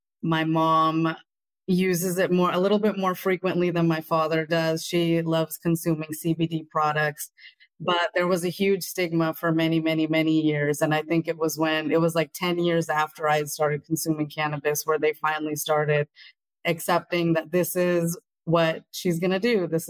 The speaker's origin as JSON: {"language": "English", "town": "Hayward", "region": "California", "country": "United States", "tie": "born or raised there", "said": "I am from the Bay Area. I was born and raised in Hayward, California, and this is where I've been my whole life."}